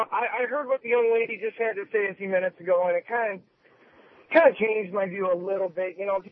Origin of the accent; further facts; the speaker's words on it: Romeo, Michigan, United States; I come from Romeo, okay? I used to live there. I went to Romeo High School over … I graduated.